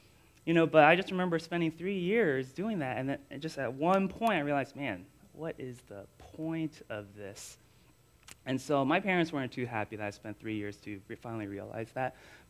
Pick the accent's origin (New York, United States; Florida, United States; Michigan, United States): Florida, United States; Florida. Florida, what? And it's like, yeah, Florida